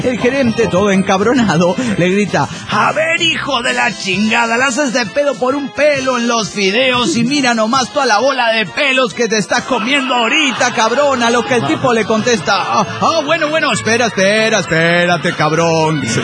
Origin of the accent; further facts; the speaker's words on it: Zapopan, Jalisco, Mexico; de Zapopan, Jalisco, México.